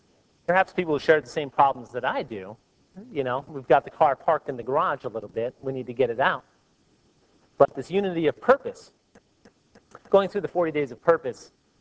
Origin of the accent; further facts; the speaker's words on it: New York, United States; I'm from New York, so I never trusted anybody anyhow.